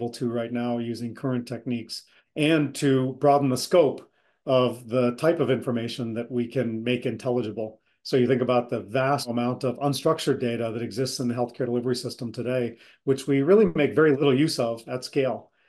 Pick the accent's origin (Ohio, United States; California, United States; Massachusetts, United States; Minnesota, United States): Massachusetts, United States; And big efforts started in Massachusetts, my home state